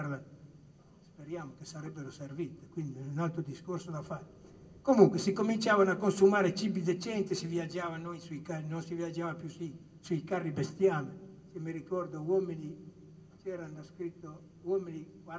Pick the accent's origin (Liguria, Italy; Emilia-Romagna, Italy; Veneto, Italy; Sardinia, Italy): Liguria, Italy; soprattutto dalle mie parti. La provincia di Imperia